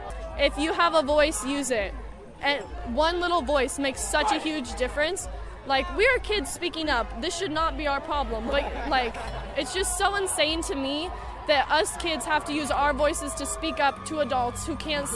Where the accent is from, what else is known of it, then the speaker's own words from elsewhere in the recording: United States; I'm born and raised in America, and everything they're doing makes me ashamed to be American. I love my country.